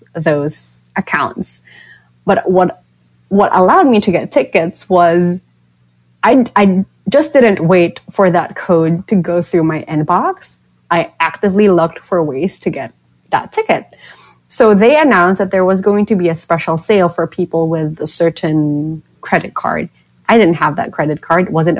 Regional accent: Philippines; So, I'm from the Philippines, and the only stop is Southeast Asia.

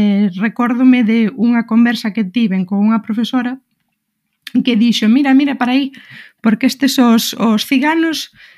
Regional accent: Padrón, Galicia, Spain; Eu son unha persoa que vivín e crecín en Padrón

